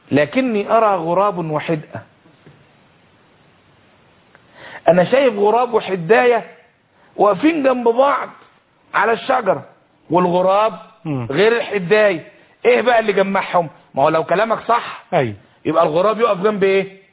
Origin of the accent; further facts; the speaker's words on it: Egypt; احنا مصريين، وما دام مصريين